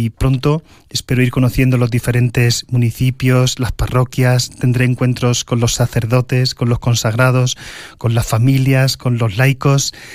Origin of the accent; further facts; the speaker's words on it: Córdoba, Andalusia, Spain; Para mí es un campo conocido porque vengo de Córdoba.